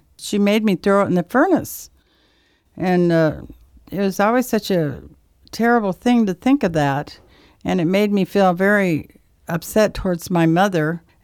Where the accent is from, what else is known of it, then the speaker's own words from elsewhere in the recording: Des Moines, Iowa, United States; born there; I was born in Iowa in the United States of America, in the state of Iowa in the city of Des Moines.